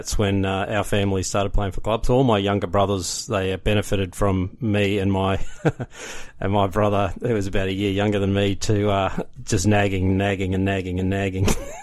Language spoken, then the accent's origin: English; Brisbane, Queensland, Australia; But yeah, I grew up in Brisbane, and from the age of about 7 or 8, I was watching footy on the TV with my dad